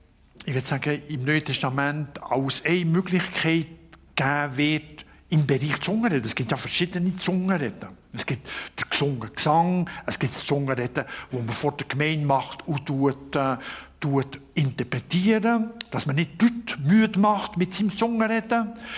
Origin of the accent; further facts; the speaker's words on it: Bern, Switzerland; ich bin ein Berner, oder das geht ganz langsam bei mir, vom Jura, die sind ein bisschen mehr direkt, aber das sind ja Berner